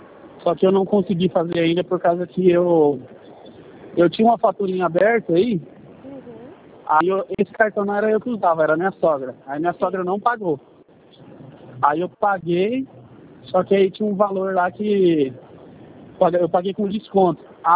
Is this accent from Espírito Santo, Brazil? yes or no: no; Castilho, São Paulo, Brazil; now in São Paulo, Brazil; Sou de Castilho.